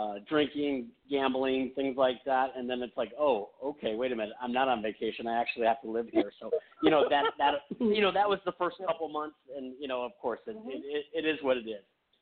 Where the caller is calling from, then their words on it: Nevada, United States; I'm in Nevada.